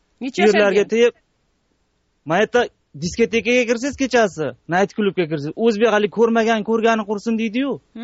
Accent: Namangan, Namangan Region, Uzbekistan; men o'zim Namanganlik basman, Farg'onalikman.

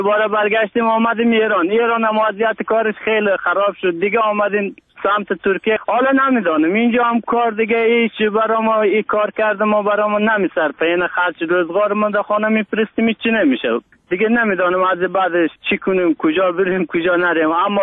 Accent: Afghanistan; now in Turkey; ما افغان هستیم.

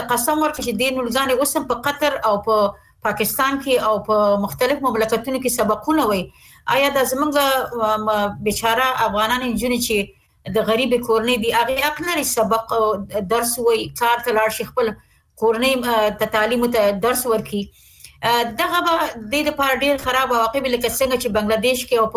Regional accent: Afghanistan; موږ خپل افغانان یو اسلامي جامع لرو.

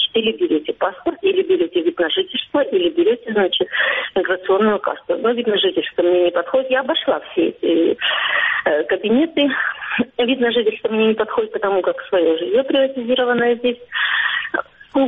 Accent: Crimea, Ukraine; Хотя я не крымская татарка

